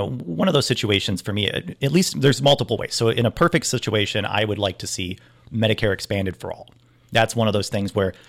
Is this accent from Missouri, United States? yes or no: no; Richwood, Ohio, United States; I'm not Chuck Schumer from New York. I'm not Nancy from San Francisco. … from Richwood.